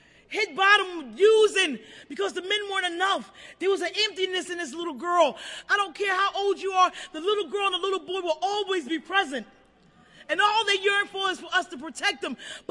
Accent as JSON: {"language": "English", "town": "Philadelphia", "region": "Pennsylvania", "country": "United States", "tie": "born or raised there", "said": "I grew up in North Philadelphia. If you want to call it a ghetto, that's fine."}